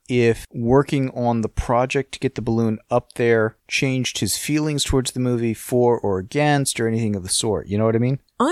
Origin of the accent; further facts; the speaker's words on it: San Diego, California, United States; I grew up in San Diego, which is a reasonably flat downtown.